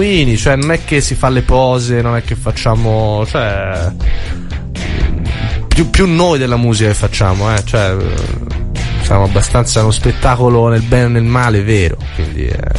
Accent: Florence, Tuscany, Italy; io sono fiorentino e come tutti i fiorentini abbiamo un attaccamento morboso

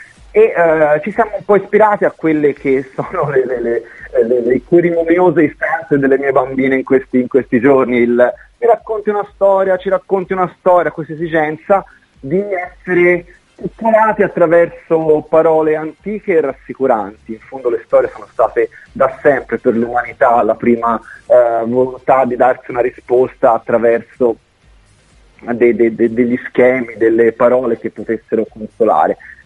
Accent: Pontassieve, Tuscany, Italy; Io sono del paese, sono di Pontassieve

